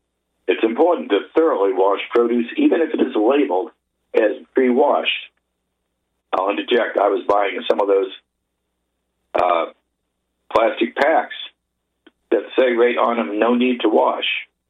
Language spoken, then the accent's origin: English; Maryland, United States; They include my home state of Maryland and a number of others.